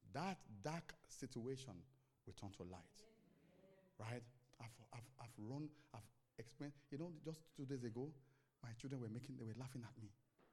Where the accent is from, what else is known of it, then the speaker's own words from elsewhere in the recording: London, United Kingdom; they started mocking my accent. They said, oh